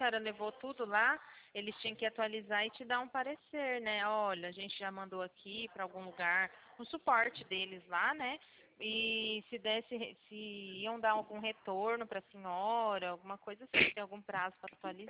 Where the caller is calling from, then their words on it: Itu, São Paulo, Brazil; Eu falo de Itu.